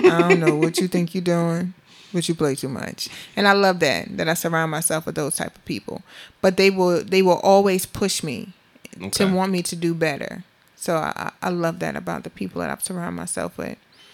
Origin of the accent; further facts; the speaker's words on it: Beaufort, South Carolina, United States; My why is to give back to my hometown of Beaufort, South Carolina.